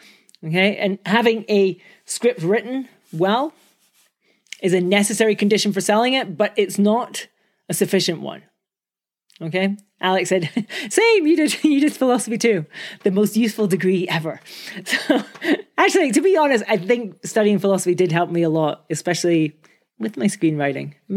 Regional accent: England, United Kingdom; I love it. I'm English. Equally useful.

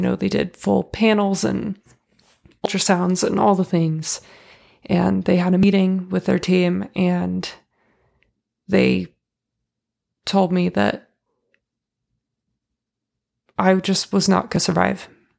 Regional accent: California, United States; So we had to medically evacuate me to my home state of California

